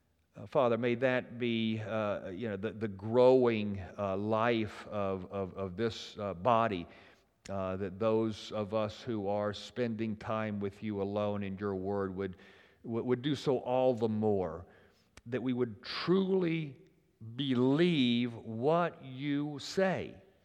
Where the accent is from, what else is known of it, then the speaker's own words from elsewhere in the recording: Memphis, Tennessee, United States; You know, you're from Boston, I'm from Memphis, you know, whatever, okay?